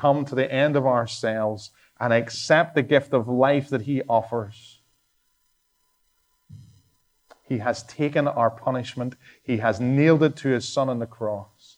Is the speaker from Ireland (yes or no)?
yes; Ireland; And I am nice. I'm Irish. It's nice. It's in the genes.